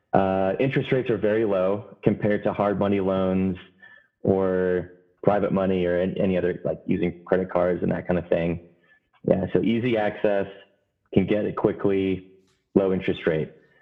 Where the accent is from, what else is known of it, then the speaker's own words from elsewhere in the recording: Lexington, Kentucky, United States; And then I'm from Lexington, Kentucky.